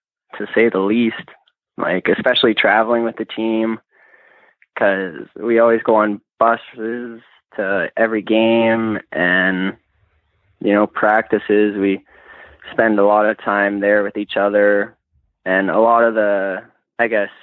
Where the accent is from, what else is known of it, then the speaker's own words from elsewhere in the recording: Lethbridge, Alberta, Canada; Well, I'm originally from Lethbridge, so about 3 hours south of Olds.